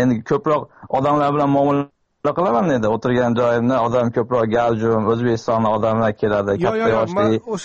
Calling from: Orenburg, Orenburg Oblast, Russia; Rossiyaning Orenburgidan.

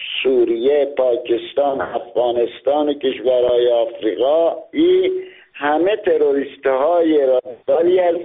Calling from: Qom, Iran; از قم هستم.

